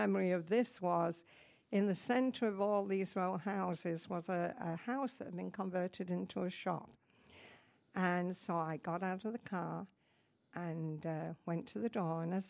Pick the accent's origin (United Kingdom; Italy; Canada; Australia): United Kingdom; North West England; now in United States; And I grew up around the English Lake District, but I never experienced black shot ice.